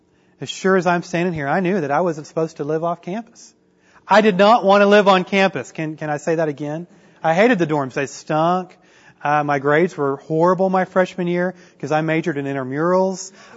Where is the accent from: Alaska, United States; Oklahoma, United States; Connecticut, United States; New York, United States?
Oklahoma, United States; Tulsa; I'm from the Tulsa area, so I didn't get any kind of exemption.